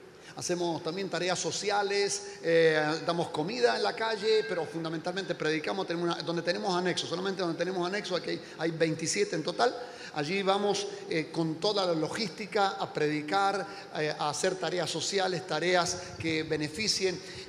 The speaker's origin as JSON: {"language": "Spanish", "town": "San Rafael", "region": "Mendoza", "country": "Argentina", "said": "vengo de San Rafael, es Mendoza, por supuesto, es la segunda ciudad de la provincia."}